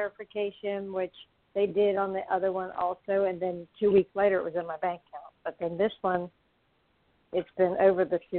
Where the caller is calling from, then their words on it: Florida, United States; I'm calling from Florida.